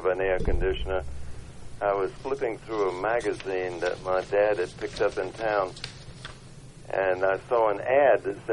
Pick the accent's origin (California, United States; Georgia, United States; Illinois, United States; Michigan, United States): Georgia, United States; It reminds me of growing up in Georgia.